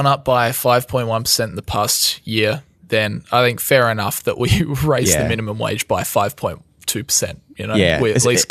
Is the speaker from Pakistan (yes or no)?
no; Australia; I am an Australian and I live in Australia